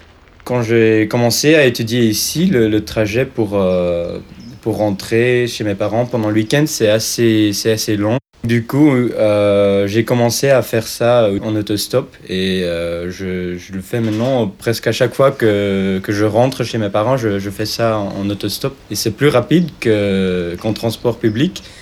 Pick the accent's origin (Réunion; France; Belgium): Belgium; Flanders; je viens du Limbourg.